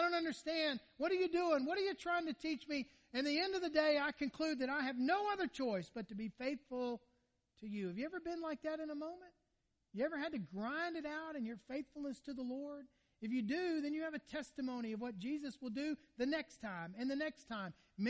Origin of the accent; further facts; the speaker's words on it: Mandeville, Louisiana, United States; I'm from Mandeville.